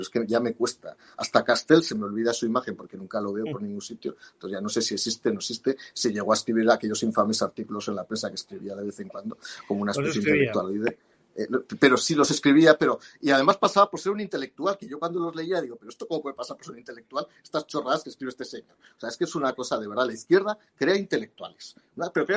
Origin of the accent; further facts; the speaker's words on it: Aragon, Spain; yo soy aragonés